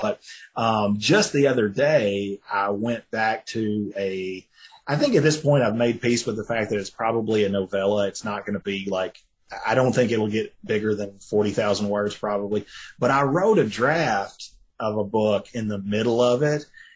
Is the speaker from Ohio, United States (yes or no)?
no; Tennessee, United States; Hey, I'm from Tennessee, man.